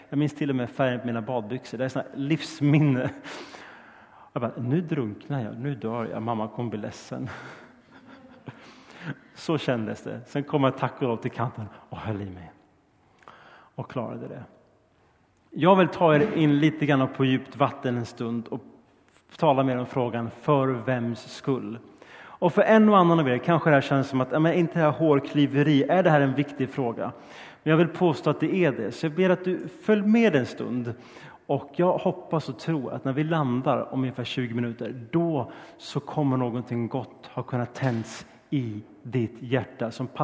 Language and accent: Swedish; Stockholm, Stockholm County, Sweden; Och jag är på sommarfritids i Stockholm där jag växte upp.